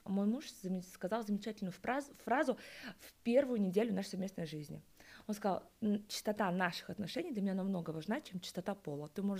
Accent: Chelyabinsk Oblast, Russia; born there; я родилась сама в Челябинской области, муж мой из Свердловской области, и там у нас живут все наши родственники.

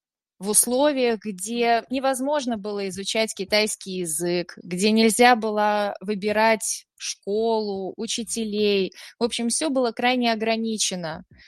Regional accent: Snezhnogorsk, Murmansk Oblast, Russia; now in Saint Petersburg, Russia; я росла в Мурманской области, в Снежногорске.

